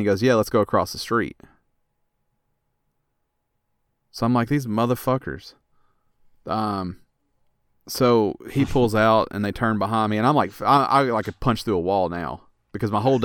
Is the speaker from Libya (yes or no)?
no; Kentucky, United States; So where I grew up at in Kentucky, we had a Chevron that had the one bay.